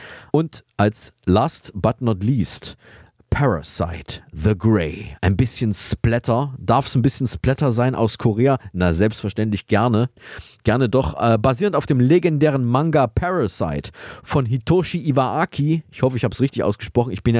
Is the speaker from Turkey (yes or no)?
no; Thuringia, Germany; aus Thüringen, aus meiner Heimat